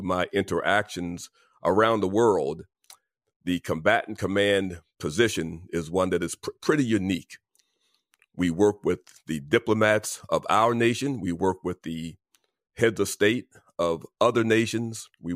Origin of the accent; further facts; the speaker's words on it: Baltimore, Maryland, United States; I was from Baltimore.